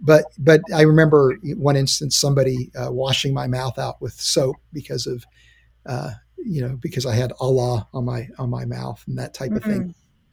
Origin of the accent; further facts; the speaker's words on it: West Virginia, United States; And of course, growing up in West Virginia, you saw what was really a more fundamentalist expression of Christianity.